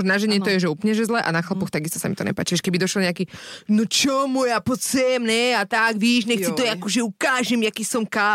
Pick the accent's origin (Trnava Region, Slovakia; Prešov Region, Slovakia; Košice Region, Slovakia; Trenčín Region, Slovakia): Trnava Region, Slovakia; Trnava; Málo kto uhádne, že som z Trnavy. Keď ma počuje rozprávať, málo kto to uhádne, pretože hovorí, že vôbec nemám ten trnavský taký tvrdý prízvuk.